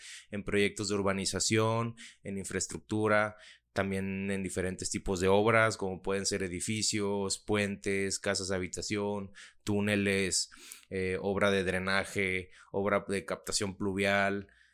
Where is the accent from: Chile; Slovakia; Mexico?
Mexico; soy mexicano y tengo este espacio en el que te transmito mis experiencias